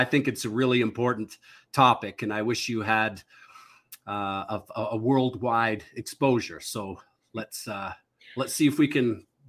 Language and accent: English; Toronto, Ontario, Canada; I grew up in Toronto, a suburb of various suburbs of Toronto at different times.